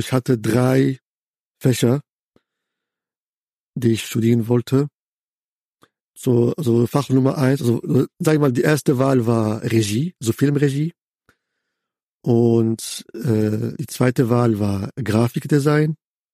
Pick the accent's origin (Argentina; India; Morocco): Morocco; Casablanca, Casablanca-Settat; moved away as an adult; now in Germany; geboren in Casablanca, auch in Casablanca aufgewachsen. Dann mit 18, 19 kam ich nach Deutschland, um zu studieren. Ich habe in Leipzig Arabistik, Islamwissenschaft und Politikwissenschaft studiert